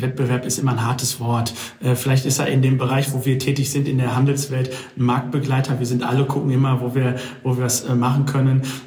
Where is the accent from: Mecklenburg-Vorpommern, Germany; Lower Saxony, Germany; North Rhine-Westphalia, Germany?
North Rhine-Westphalia, Germany; Dortmund; ich komme ja aus Dortmund